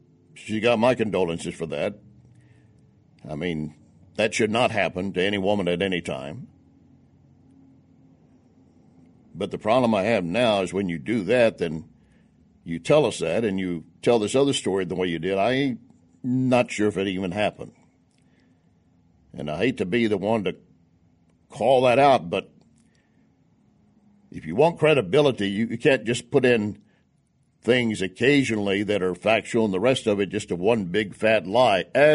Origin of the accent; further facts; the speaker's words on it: Texas, United States; Listen, I'm from Texas. I know how to embellish a story.